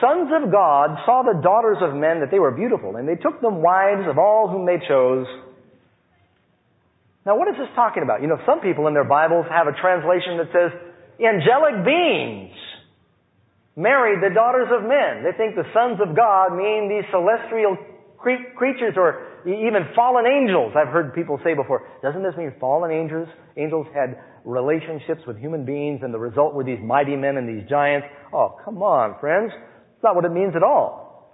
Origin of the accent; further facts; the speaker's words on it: Burbank, California, United States; Now, I was born in Burbank, and I remember my father taking me around and showing me Tujunga, where I lived with my grandparents, and there were fields everywhere.